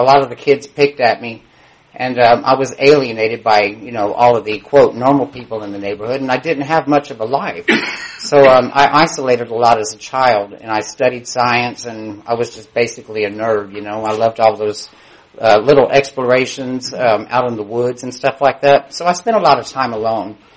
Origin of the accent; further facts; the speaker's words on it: Cibolo, Texas, United States; I'm from San Antonio, Texas. That's where I hail from. And I grew up in a little small mobile home community on the suburbs of San Antonio, Texas, very small town called Cibolo, population of about 400.